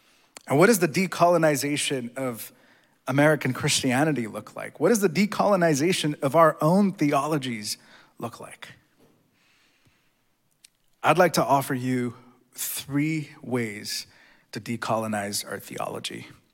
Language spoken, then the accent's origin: English; Mumbai, Maharashtra, India; just a few hours south of where I grew up in Mumbai.